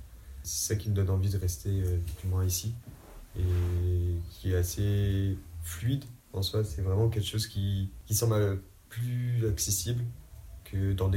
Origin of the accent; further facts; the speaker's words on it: Rennes, Brittany, France; j'ai 25 ans et je viens de Rennes du coup. Et je suis arrivé ici par le biais d'un woofing